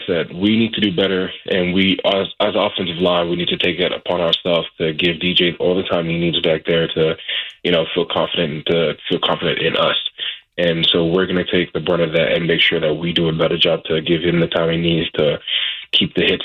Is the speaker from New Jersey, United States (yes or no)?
yes; New Jersey, United States; also born or lived in London; the atmosphere I saw growing up in Jersey when I moved from London.